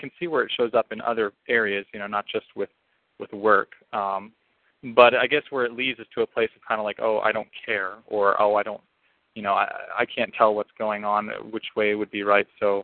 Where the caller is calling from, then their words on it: Kansas City, Missouri, United States; I'm calling from Kansas City.